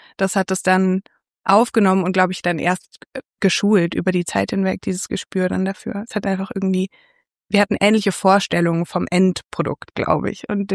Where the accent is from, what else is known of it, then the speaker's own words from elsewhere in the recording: Wendelstein, Bavaria, Germany; Eigentlich sind wir Luftlinie 3 Kilometer voneinander aufgewachsen in Wendelstein. Das ist ein Vorort von Nürnberg.